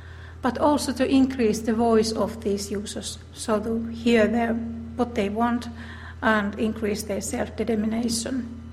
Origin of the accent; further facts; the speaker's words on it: Finland; English is a second language; I come from Finland, from National Institute for Health and Welfare